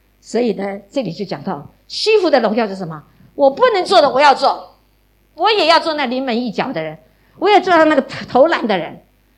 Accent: China; 那我们中国人又是读书觉得很重要

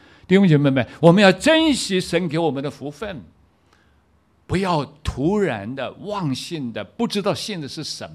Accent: Taiwan; moved away; 那个时候离开我们台湾，我们是台湾的，那么出国前半年

